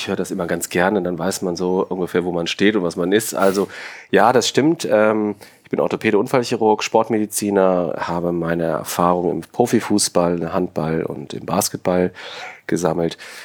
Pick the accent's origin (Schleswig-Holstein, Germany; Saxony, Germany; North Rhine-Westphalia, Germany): North Rhine-Westphalia, Germany; Cologne; now in Hamburg, Germany; Es war ganz spannend für mich als Kölner hier in Hamburg festzustellen